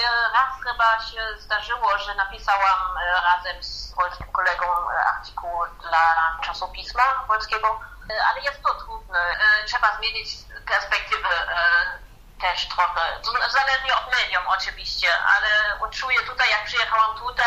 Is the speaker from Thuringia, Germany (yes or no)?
yes; Thuringia, Germany; Polish is a second language; Pochodzę z Turingii.